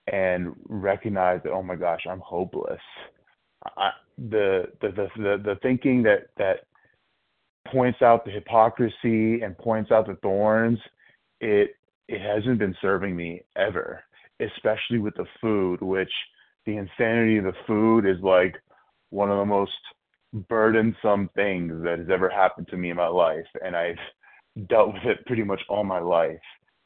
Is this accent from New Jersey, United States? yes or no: yes; New Jersey, United States; I am from New Jersey